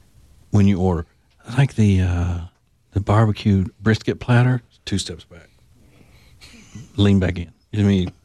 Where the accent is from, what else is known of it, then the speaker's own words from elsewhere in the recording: Louisiana, United States; I mean, you know, I'm from Louisiana, so it doesn't even have to be clean.